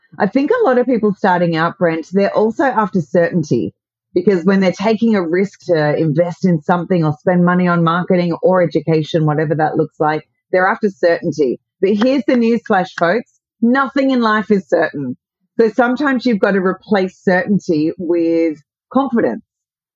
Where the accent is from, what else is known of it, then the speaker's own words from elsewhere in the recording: Australia; accent: Australian; Yeah, I'm in Australia, as everyone can probably tell by my accent. But I, as you know, I do spend a fair amount of time in the U.S. these days.